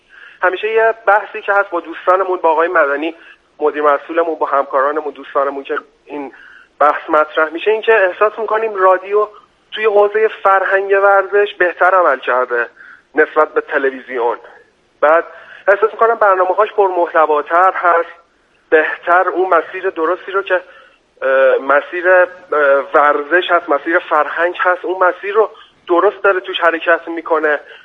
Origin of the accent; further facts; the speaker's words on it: Tehran, Tehran Province, Iran; born there; من اصالتاً آذری هستم ولی متولد تهران هستم.